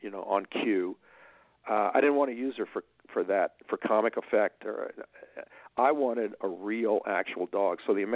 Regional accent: Baton Rouge, Louisiana, United States; It was Baton Rouge.

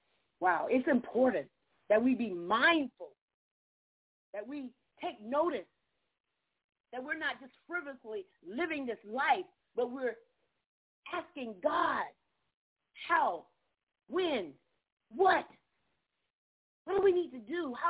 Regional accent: Georgia, United States; If you're just tuning in … from Southeast Georgia.

